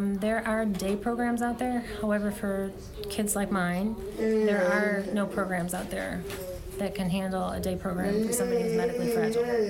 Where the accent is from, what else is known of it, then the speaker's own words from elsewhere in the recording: Wheaton, Illinois, United States; Wheaton, Illinois.